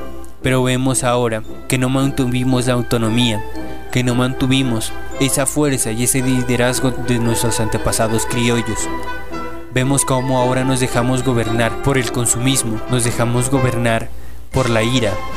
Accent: Colombia; Hemos llegado al punto de ya no vernos como hermanos colombianos.

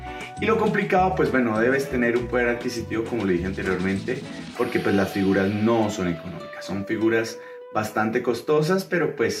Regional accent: Bogotá, Colombia; Soy de Bogotá y pues bueno, estoy incursionando en este mundo del cosplay y del coleccionismo.

